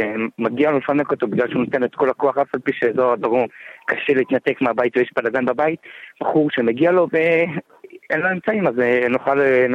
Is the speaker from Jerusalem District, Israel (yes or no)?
yes; Jerusalem, Jerusalem District, Israel; אני מירושלים.